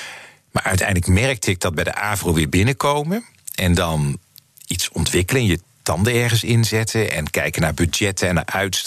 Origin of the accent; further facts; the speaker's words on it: North Brabant, Netherlands; ik kwam uit Brabant, ik woon in Vught.